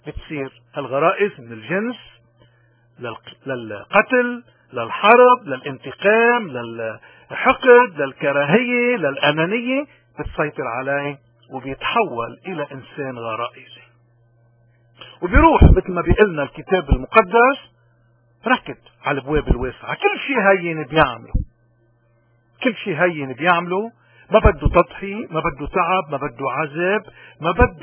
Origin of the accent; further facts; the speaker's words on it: Lebanon; نحن كلبنانيين اليوم، ونحن ما في مذهب من مذاهب العالم يمكن ما عنا